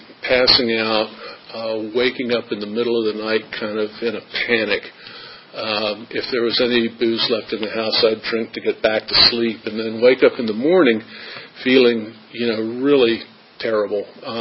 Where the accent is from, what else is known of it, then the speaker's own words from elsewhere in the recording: Hampton, Virginia, United States; also born or lived in Lynchburg; I grew up born in Lynchburg, but I grew up in Hampton.